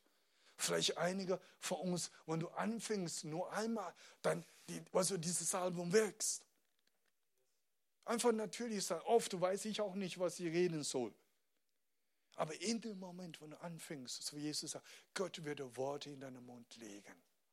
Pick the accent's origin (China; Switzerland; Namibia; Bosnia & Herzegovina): China; Ich komme aus China. Ich bin 32 Jahre alt.